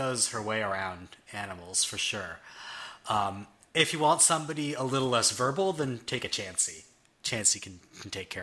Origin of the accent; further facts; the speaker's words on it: Canada; I've heard of this, and despite growing up in Canada, I've never seen it.